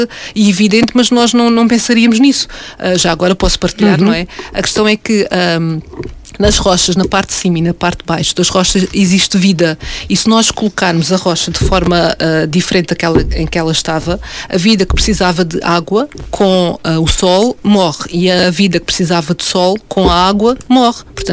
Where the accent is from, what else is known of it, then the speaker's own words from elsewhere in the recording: Faro, Portugal; como algarvia que sou, acho que faz parte de nós, o mar faz parte de nós desde sempre, desde pequenos